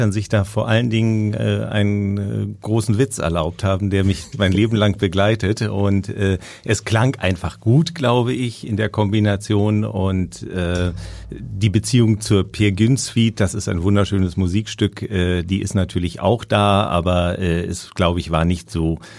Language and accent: German; Berlin, Germany; Ja, ich bin in Berlin aufgewachsen